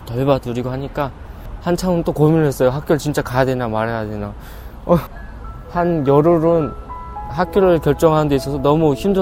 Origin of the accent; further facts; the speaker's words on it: North Korea; now in South Korea; 교장 선생님 뵙고 솔직하게 말씀드리고 북한에서 왔다.